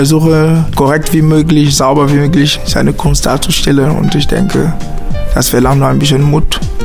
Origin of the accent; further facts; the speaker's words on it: Cameroon; German is a second language; now in Augsburg, Germany; ich komme aus Kamerun und studiere in Augsburg an der Hochschule Elektrotechnik.